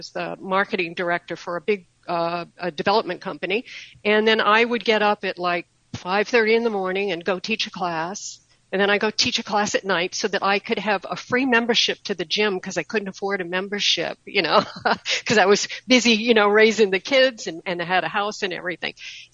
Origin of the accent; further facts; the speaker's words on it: Maine, United States; I'm actually originally from Maine, So I kind of have connections up in the Northeast.